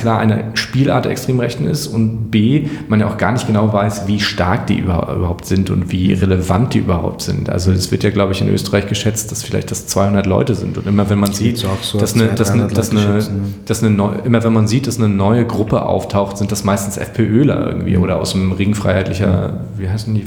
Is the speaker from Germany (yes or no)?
yes; Mecklenburg-Vorpommern, Germany; ich bin aufgewachsen in Mecklenburg-Vorpommern, Osten Deutschlands, eine extrem starke rechte Szene und eine extrem schlagkräftige rechte Szene.